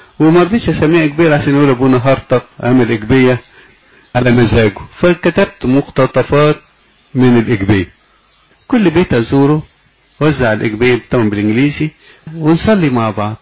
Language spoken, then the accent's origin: Arabic; Alexandria, Alexandria Governorate, Egypt; الموجودة عندنا في اسكندرية